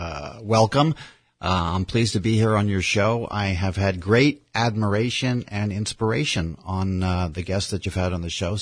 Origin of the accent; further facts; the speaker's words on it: St. Petersburg, Florida, United States; also born or lived in Manhasset, New York; Well, growing up in St. Petersburg, I enjoyed Florida before it was well-developed. My family later moved to the Northeast to Manhasset, New York, where I went through high school.